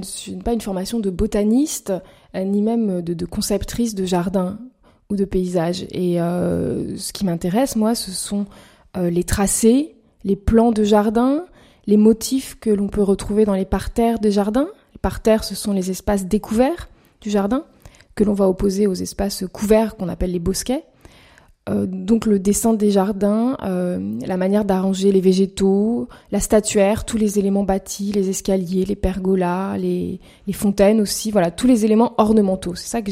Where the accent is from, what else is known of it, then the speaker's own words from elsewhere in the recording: Paris, Île-de-France, France; J'ai grandi à Paris, je suis une véritable citadine.